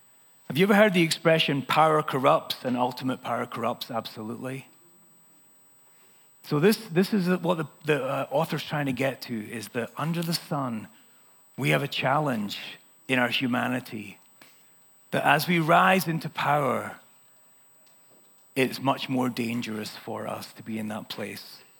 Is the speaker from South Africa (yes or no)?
no; United Kingdom; I realized this growing up in Britain